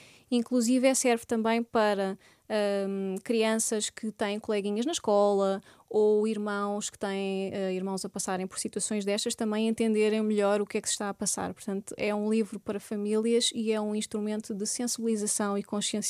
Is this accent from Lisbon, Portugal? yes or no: no; Santarém, Portugal; nós somos de Santarém, até estamos relativamente perto de Lisboa